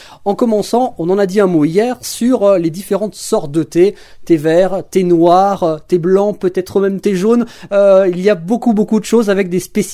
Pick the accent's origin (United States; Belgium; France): France; Aujourd'hui, chez nous, en France, on parlera du Limousin en fin de semaine, mais en France, d'une manière générale, le thé fait sa place.